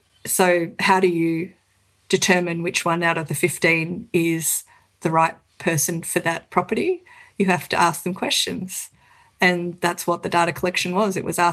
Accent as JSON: {"language": "English", "country": "Australia", "said": "Traditionally, we've treated, as an Australian society, renters as people who weren't clever enough to buy a property"}